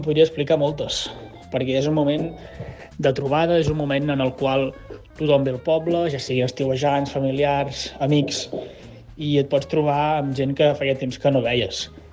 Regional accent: Sant Quintí de Mediona, Catalonia, Spain; soc periodista i soc de Sant Quintí.

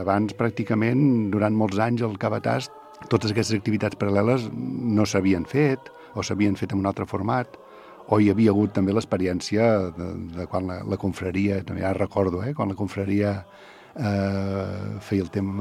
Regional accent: Gelida, Catalonia, Spain; Jo soc gelidenc, és a dir, jo soc fill de Gelida i visc a Gelida, tot i que soc de Sant Sadurní també, perquè fa 37 anys que visc aquí moltes hores

